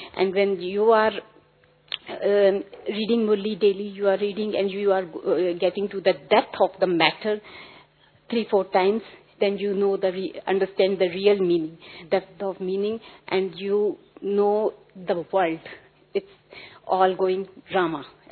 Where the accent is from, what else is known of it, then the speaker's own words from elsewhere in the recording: Vienna, Austria; English is a second language; I am from Vienna, Austria, and I am for the first time here in Madhuban